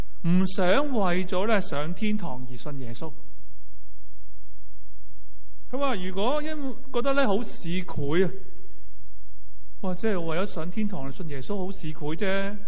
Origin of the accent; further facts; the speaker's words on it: China; 这个不单只是我们中国人的愿望